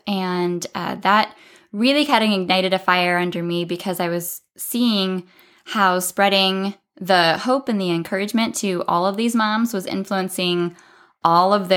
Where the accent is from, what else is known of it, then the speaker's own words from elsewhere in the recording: South Dakota, United States; I'm from South Dakota in the Midwest in the United States